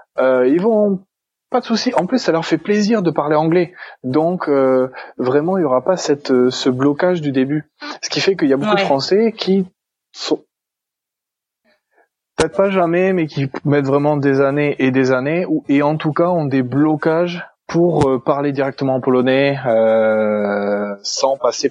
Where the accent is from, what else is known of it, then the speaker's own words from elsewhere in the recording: France; accent: French; de dire quelques mots d'italien, d'espagnol, de portugais que je connais, je cache assez bien mon accent français.